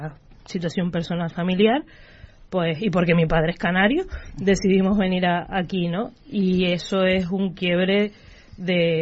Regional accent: Argentina; moved away as an adult; now in Tenerife, Spain; Yo llevo ya viviendo en Tenerife 13 años, soy argentina, vine con 18

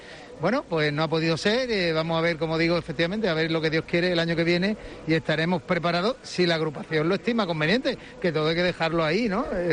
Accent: Málaga, Andalusia, Spain; hay una evocación de como cualquier malagueño, ¿no?

